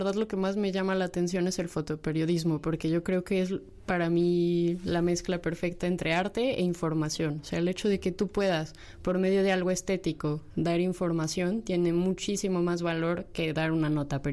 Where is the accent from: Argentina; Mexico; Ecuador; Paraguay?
Mexico; now in Madrid, Spain; Yo soy mexicana y estoy aquí estudiando periodismo